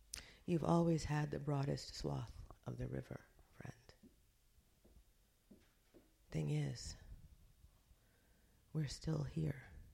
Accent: United States; well, I'm an American, so it's often rather violent.

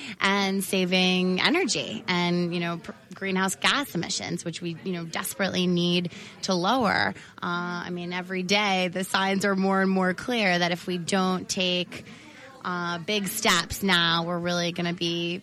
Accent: New York City, New York, United States; now in Binghamton, United States; Yes, I'm originally from New York City, and and spent the past decade in Brooklyn, but then ended up moving to Binghamton.

